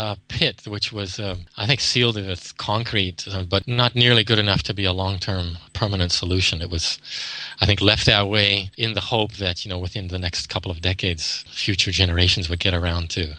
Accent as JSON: {"language": "English", "town": "Toronto", "region": "Ontario", "country": "Canada", "said": "But I'm from Toronto, and so I love the Great Lakes"}